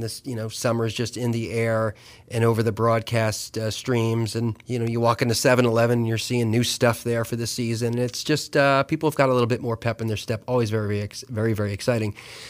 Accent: New Jersey, United States; me growing up on the Jersey Shore, yes, that Jersey Shore

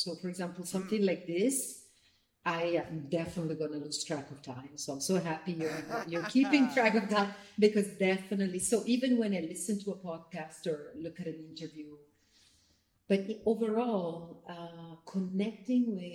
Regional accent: Italy; I was born and raised in Italy.

